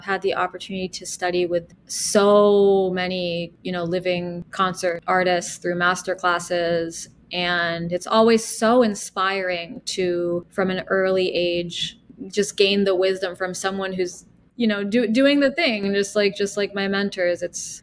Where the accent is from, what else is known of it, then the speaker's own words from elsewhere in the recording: Washington, District of Columbia, United States; born there; Well, I was born in Washington, D.C.